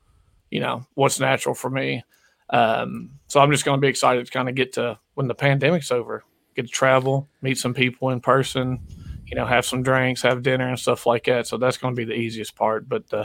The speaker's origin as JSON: {"language": "English", "town": "Glasgow", "region": "Kentucky", "country": "United States", "said": "so I'm from Kentucky, in small town Glasgow, Kentucky."}